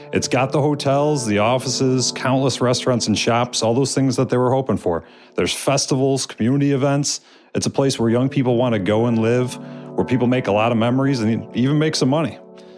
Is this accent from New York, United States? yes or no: yes; Buffalo, New York, United States; I can even point to an example in my hometown, Buffalo, New York.